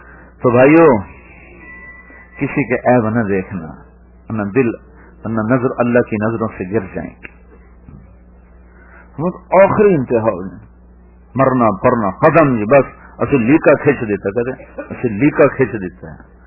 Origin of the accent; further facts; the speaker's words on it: Kabirwala, Punjab, Pakistan; زبان سے ہمارے علاقے کے الگ تھے, میرا علاقہ ملتان کبیر والا تھا